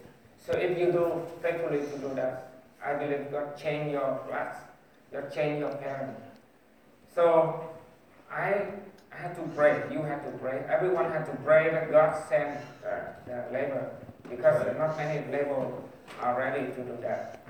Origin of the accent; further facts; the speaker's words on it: Vietnam; And in Vietnam, the one who brought the gospel to Vietnam, in my hometown.